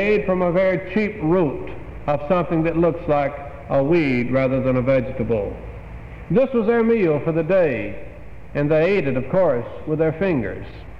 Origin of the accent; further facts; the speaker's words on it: United States; but because I'm an American, I recognize how little I have appreciated the citizenship in the United States.